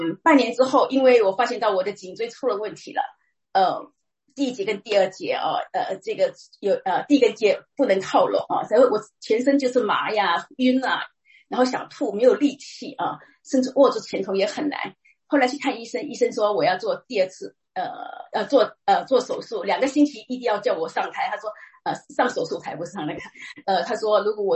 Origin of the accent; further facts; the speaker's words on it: Singapore; now in United States; 我在我来美国念书的，然后后来就居住在这里